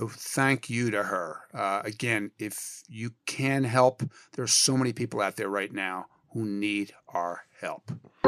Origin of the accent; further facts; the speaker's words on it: Philadelphia, Pennsylvania, United States; Also gave to Phil Abundance, which supports food banks in my hometown of Philadelphia.